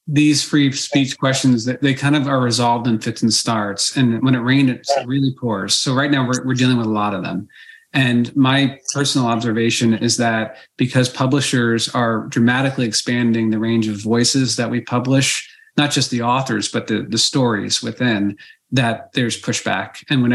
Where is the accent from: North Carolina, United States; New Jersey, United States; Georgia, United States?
New Jersey, United States; Basking Ridge; My hometown, growing up at Basking Ridge, New Jersey, recently made the Washington Post, and it was somewhat embarrassing to see that.